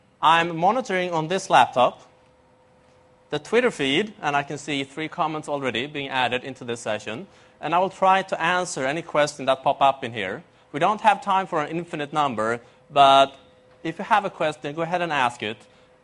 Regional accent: Sweden; English is a second language; As you can hear from my accent, I don't live in Australia. I'm from Sweden, Europe

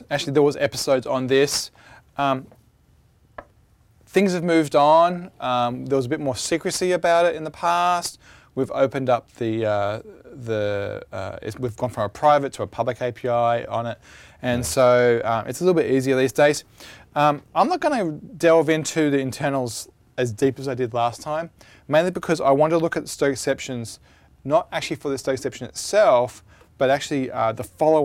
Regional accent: Australia; now in United States; Well, I came from Australia where it gets warm too, like in the hundreds

